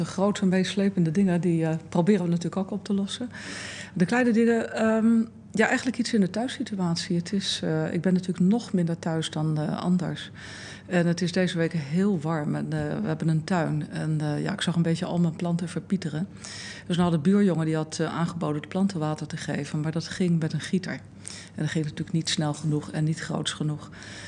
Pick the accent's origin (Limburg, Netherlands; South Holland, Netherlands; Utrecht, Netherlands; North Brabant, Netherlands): South Holland, Netherlands; The Hague; Ja, gek genoeg of grappig genoeg is dat in Den Haag, waar ik nu weer ben teruggekeerd. Ik kom hier uit Den Haag, uit het Transvaalkwartier. En daar heb ik ook in de Schilderswijk, die een slechte naam heeft, op school gezeten.